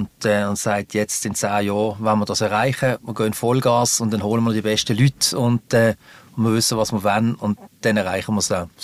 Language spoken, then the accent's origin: German; Switzerland; ich sage jetzt mal auch als Schweizer, ja, uns ist ja das Italienische logischerweise viel näher